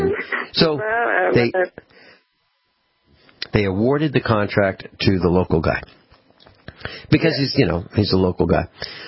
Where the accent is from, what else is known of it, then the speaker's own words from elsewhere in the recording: East Coast, United States; because I'm from the East Coast, we have a long driveway